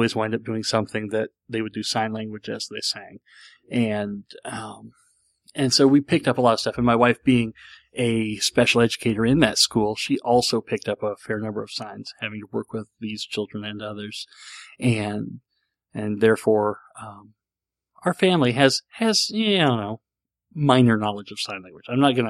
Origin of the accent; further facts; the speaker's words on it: United States; Being an American, I'm familiar with Spanish because we have a lot of Spanish-speaking people in this country